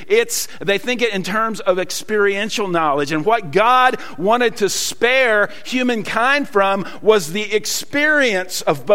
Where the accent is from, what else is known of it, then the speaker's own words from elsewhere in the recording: the South, United States; accent: Southern; my native language is Southern. So I mostly stick to that.